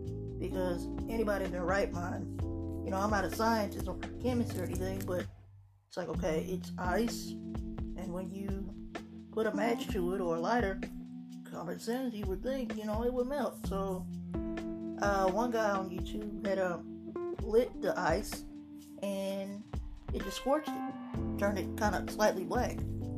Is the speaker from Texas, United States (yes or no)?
yes; Texas, United States; And I'm not saying that as a Texan, but just as a person, period.